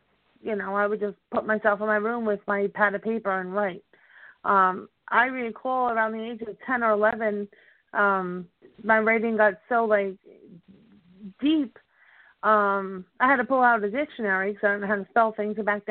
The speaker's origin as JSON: {"language": "English", "region": "New Jersey", "country": "United States", "said": "Exactly. I'm from Jersey, honey. You know? You know, I'm not proper over here, you know? I'm right on the border of New York over here."}